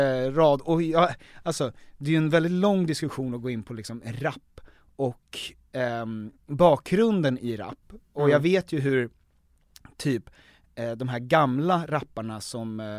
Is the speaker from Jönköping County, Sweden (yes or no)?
no; Danderyd, Stockholm County, Sweden; jag är så jävla från Danderyd.